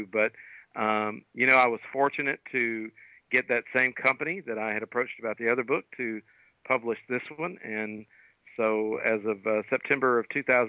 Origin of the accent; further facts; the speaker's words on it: Hickory, Mississippi, United States; So I'm a small town guy, but I grew up in a little town called Hickory, Mississippi, and that's about as small a town as you can get.